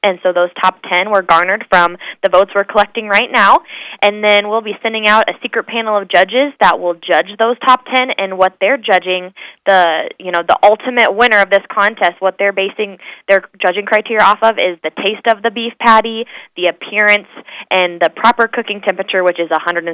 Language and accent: English; Albia, Iowa, United States; I probably have to give a shout-out to my hometown in Albia